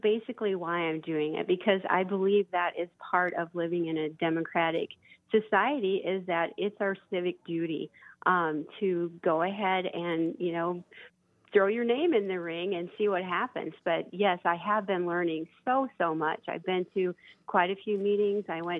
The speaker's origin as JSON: {"language": "English", "region": "South Dakota", "country": "United States", "tie": "born or raised there", "said": "Well, I born and raised in Lyman County, the district or part of the district that I'm running for."}